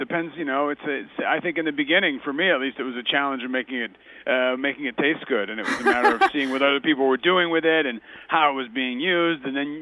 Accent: France; also born or lived in Italy; I grew up in France and Italy, so I got to, my palate was, I think, well trained as a kid.

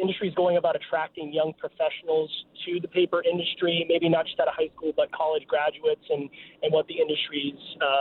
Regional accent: Rumford, Maine, United States; I grew up in Rumford It was a great community. It still is a great community.

